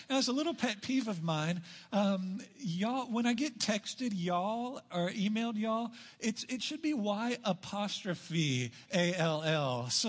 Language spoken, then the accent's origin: English; Texas, United States; I want to share one of the things that I love about being a Texan, and that's the word y'all.